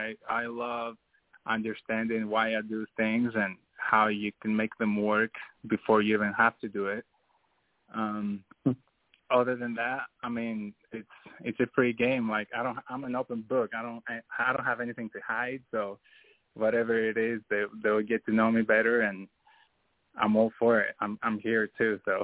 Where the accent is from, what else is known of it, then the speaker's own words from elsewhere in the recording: Greece; moved away; And when I came from Greece, that aspiration was more to for the NBA, right?